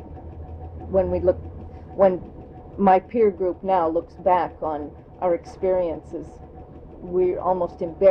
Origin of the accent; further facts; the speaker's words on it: Kodiak, Alaska, United States; Well, the big deal for 13 to 16-year-old girls here was, well, there were two things, and both of them were dances. There was teen club on base and rainbow girls dances in town.